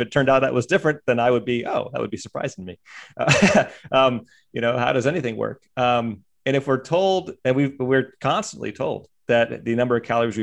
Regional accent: Pennsylvania, United States; I grew up in Pennsylvania. We had a number of communities there.

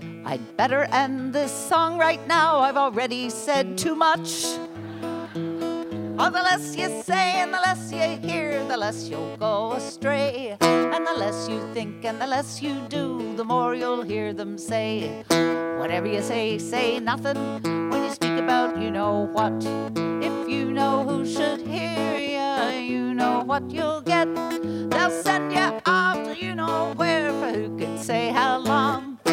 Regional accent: Pittsburgh, Pennsylvania, United States; I came here from Pittsburgh, Pennsylvania. I heard your governor's worse than ours.

